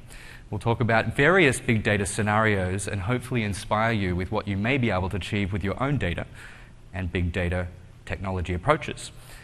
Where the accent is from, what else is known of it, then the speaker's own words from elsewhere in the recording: Melbourne, Victoria, Australia; I come from Melbourne, Australia, and I'm very happy to share this introduction